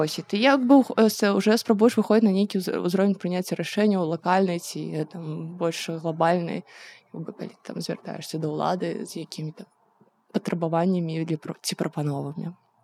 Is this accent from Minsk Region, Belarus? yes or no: yes; Zhodzina, Minsk Region, Belarus; дагэтуль я займалася гэтым у Жозіна, калі я сама з Жозіна, вось, і мы там ладзілі экалагічную ініцыятыву ў горадзе, нам па 13 гадоў было